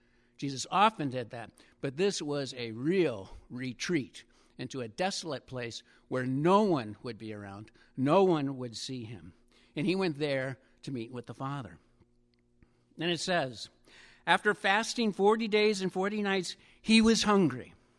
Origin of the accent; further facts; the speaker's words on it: Longmeadow, Massachusetts, United States; I grew up in Long Meadow, so it was a little bit more than an hour drive up to Quabbin.